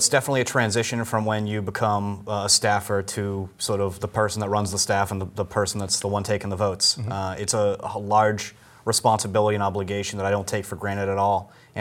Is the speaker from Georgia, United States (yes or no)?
no; Weymouth, Massachusetts, United States; also born or lived in London, England; I born and raised in Weymouth, went to Weymouth High School. After that, I had the opportunity to go over to school in London, England.